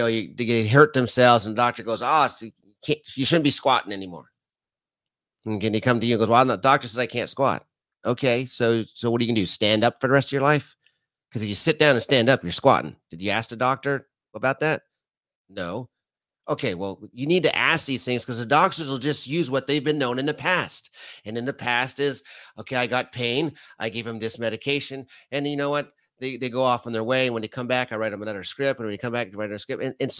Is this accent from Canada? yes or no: yes; Canada; now in United States; being Canadian